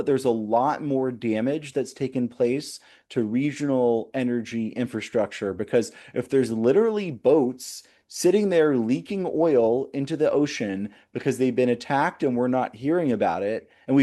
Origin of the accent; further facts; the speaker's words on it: United States; as an American and as a human living in 2026